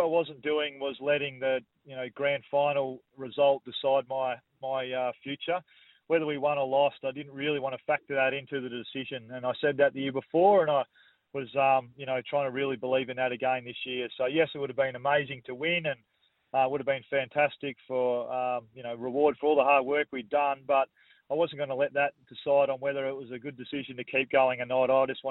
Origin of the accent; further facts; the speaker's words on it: Geraldton, Western Australia, Australia; have, you know, got a little bit of notoriety, if you like, from being born and bred here.